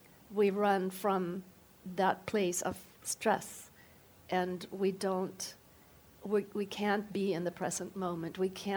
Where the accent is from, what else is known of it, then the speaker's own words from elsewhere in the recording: Germany; English is a second language; I grew up in Germany with parents that went through World War II, and they basically were very, very damaged.